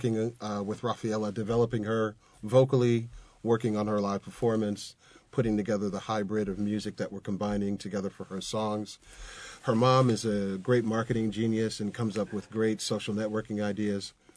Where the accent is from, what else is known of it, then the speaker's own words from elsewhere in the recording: Brooklyn, New York, United States; That's the brand. I'm from Brooklyn.